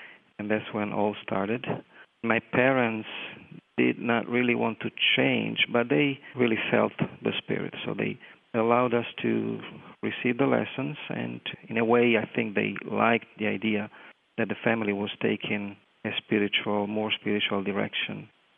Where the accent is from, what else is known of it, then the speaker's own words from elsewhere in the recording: Italy; English is a second language; I am 48 years old. I was born and raised in Italy.